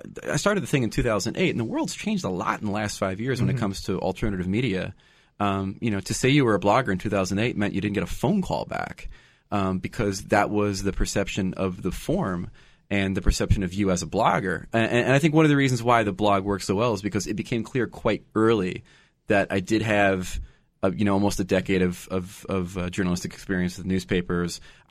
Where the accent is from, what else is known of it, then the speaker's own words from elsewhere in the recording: New Jersey, United States; when I grew up in Jersey and my dad would bring home the New York Daily News